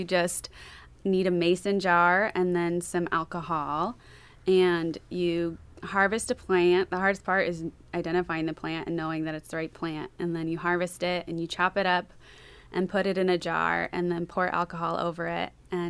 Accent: Astoria, Oregon, United States; Well, I was born in Oregon. I was born up by Mount Hood, Welch's, and I moved to Astoria when I was 8, so I'm a local here.

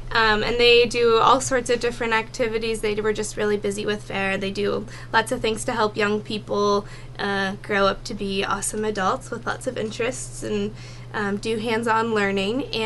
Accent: Hillsboro, Oregon, United States; now in Astoria, United States; I am 25. I grew up in Hillsboro, Oregon, and moved to Astoria about 3 years ago.

